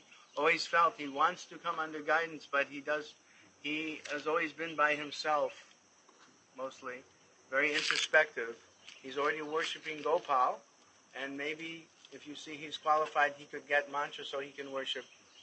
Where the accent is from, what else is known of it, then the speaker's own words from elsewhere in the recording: New York, United States; now in Los Angeles, United States; I'm from New York. My ancestors from Austria and Russia.